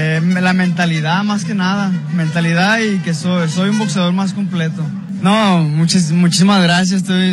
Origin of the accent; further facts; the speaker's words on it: Mexico; Se siente un orgullo, la verdad, que como mexicano y ganar allá